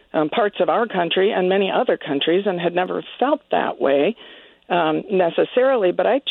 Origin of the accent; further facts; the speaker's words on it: Midwest, United States; I was raised in the Midwest by two English professors and speak more quickly.